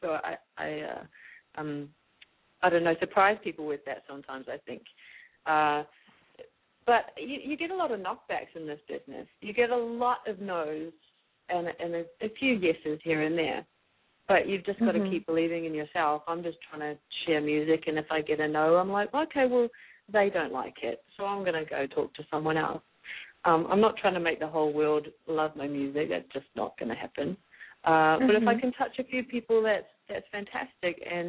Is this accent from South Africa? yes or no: no; New Zealand; I grew up in New Zealand and we're very much, hold back on the compliments sometimes.